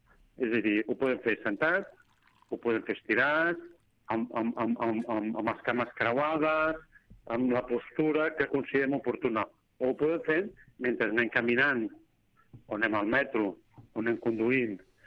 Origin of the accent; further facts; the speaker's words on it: Sant Andreu de Llavaneres, Catalonia, Spain; Perquè en el meu poble, que jo que dic a Llavaneres